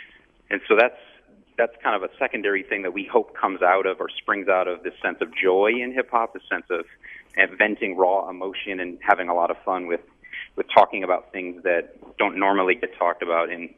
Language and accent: English; East Coast, United States; I grew up on the East Coast.